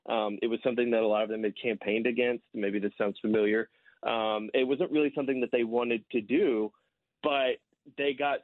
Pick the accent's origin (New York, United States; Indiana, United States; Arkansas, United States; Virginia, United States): Arkansas, United States; We tried it even here in my home state of Arkansas, where I'm calling you from today.